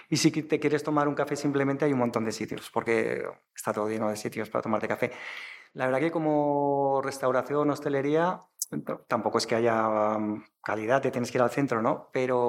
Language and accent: Spanish; Zaragoza, Aragon, Spain; also born or lived in Valencia / Gerona; Soy de aquí de Zaragoza, lo que pasa que he vivido en muchos lugares de España, he vivido también en Valencia y en Gerona.